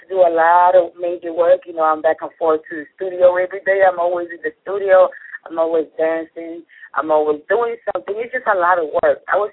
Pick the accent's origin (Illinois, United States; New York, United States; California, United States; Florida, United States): Florida, United States; Miami; English is a second language; look, I'm Puerto Rican. I was raised in Miami, but it's nothing but Spanish in Miami, so I still have a strong accent, and I can't help how I talk.